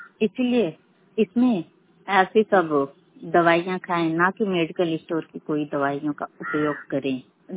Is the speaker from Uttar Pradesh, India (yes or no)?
yes; Uttar Pradesh, India; मर्द ग्राम जिला गाजीपुर की रहने वाली हूँ।